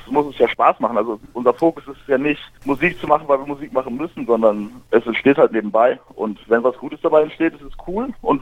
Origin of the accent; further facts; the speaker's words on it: Bochum, North Rhine-Westphalia, Germany; ich bin der einzige Mensch aus dem Ruhrgebiet, der kein Fußball guckt.